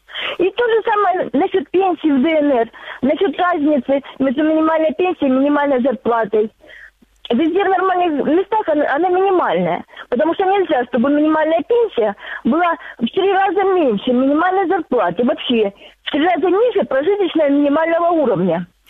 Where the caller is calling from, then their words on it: Donetsk Oblast, Ukraine; Донецкая область.